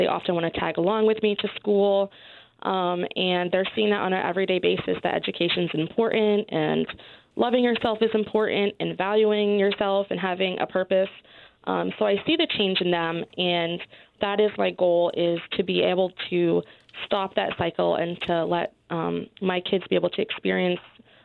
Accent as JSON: {"language": "English", "region": "Maine", "country": "United States", "tie": "born or raised there", "said": "So my story is pretty typical. I grew up in Maine, and my family had not previously gone past high school and education."}